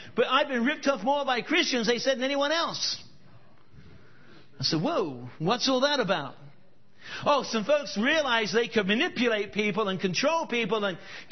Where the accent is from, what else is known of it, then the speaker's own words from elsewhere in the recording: Oregon, United States; Because I grew up, although I'm English, I grew up in Oregon.